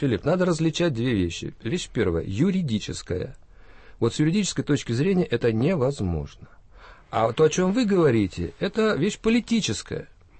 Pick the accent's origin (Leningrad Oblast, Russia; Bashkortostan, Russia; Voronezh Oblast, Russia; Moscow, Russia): Moscow, Russia; я москвич. Я москвич.